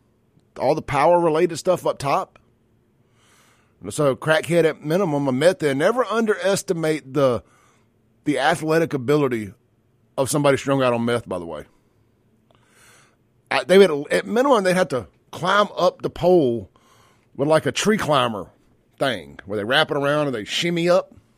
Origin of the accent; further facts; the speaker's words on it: Byram, Mississippi, United States; I grew up in South Jackson, Byram. We had Lake Ridgely.